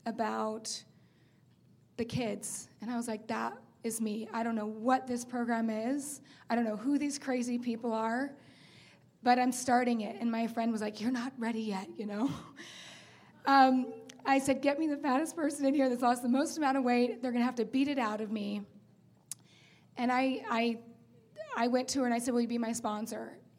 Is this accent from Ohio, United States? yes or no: no; Utah, United States; I'm a beautiful daughter of God. I'm from Utah and started this program on February 23rd, 2009.